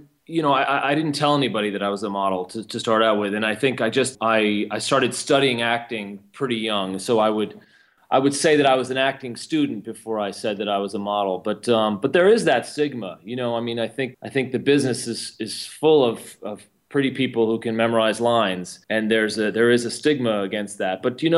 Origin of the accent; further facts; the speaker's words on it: Tenafly, New Jersey, United States; I grew up in Tenafly, New Jersey, which is this beautiful green suburb right outside Manhattan, right over the George Washington Bridge.